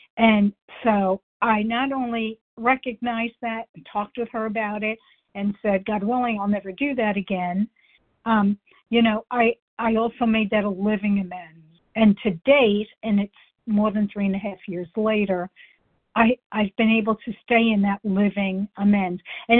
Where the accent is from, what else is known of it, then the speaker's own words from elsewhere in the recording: Missouri, United States; compulsive overeater from Missouri.